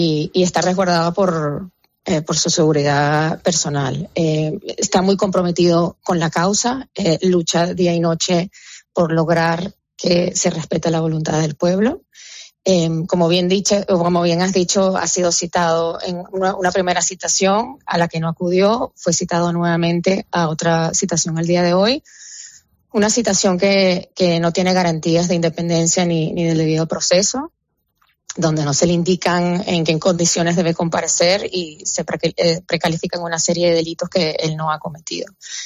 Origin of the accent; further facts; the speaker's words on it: Venezuela; el temor lo tienen todos los venezolanos hoy en día que viven en Venezuela, porque el nivel de represión ha sido nunca antes visto en mi país.